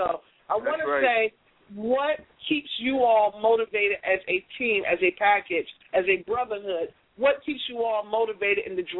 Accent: Jamaica; I'm Jamaican.

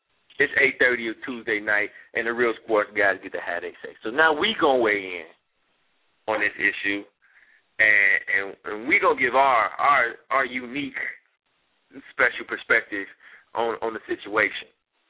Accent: Madison, Wisconsin, United States; he is from Madison, Wisconsin. So I had to get a little shout out to my hometown

